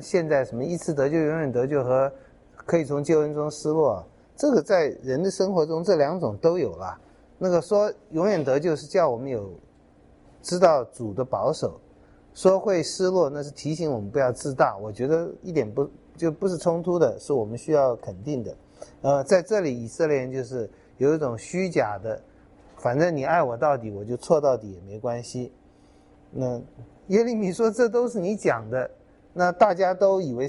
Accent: Taiwan; 可能我们小时候在台湾收割稻谷的时候也会看到

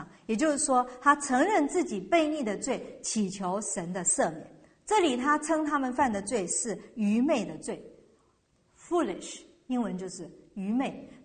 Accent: China

